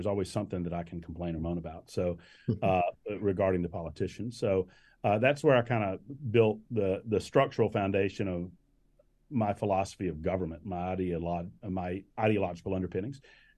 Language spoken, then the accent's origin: English; Augusta, Georgia, United States; I grew up in Augusta, or just outside of Augusta, Georgia.